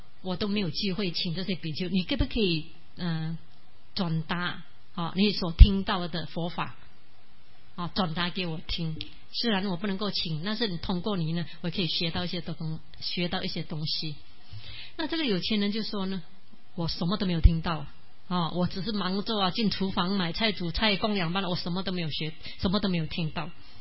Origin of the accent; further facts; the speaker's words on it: Malaysia; 因为他知道我们是马来西亚的人，马来西亚来的人嘛